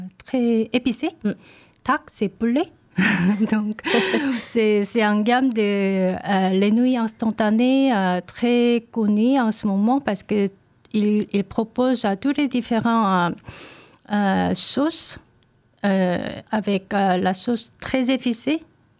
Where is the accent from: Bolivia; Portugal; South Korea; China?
South Korea; Seoul; French is a second language; moved away as an adult; also born or lived in New Caledonia; now in Poitiers, France; ça fait 5 ans que je suis arrivée en France. Avant, évidemment, j'ai grandi à étudier à Séoul en tourisme. Après, je suis partie en Nouvelle-Calédonie